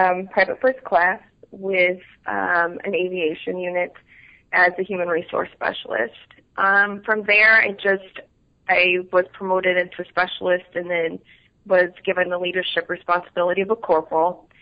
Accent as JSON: {"language": "English", "town": "Boise", "region": "Idaho", "country": "United States", "tie": "born or raised there", "said": "No, actually, as a girl growing up, I wanted to be on Broadway with a shoe full, closet full of shoes."}